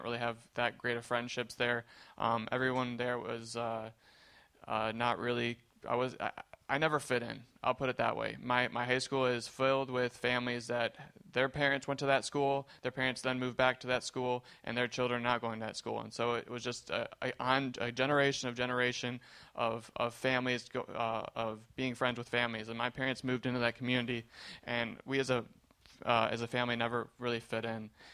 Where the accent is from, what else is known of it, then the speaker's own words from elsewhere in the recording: Michigan, United States; So I grew up in Michigan, and I come from a really good family.